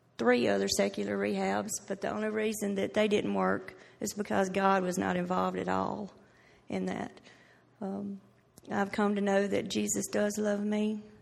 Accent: Carthage, Mississippi, United States; I'm 41. I'm from Carthage, Mississippi.

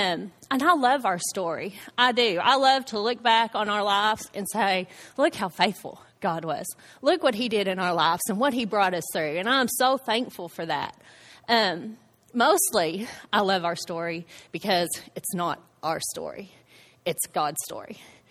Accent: Batesville, United States; I was born here in Batesville, and I have lived here my entire life.

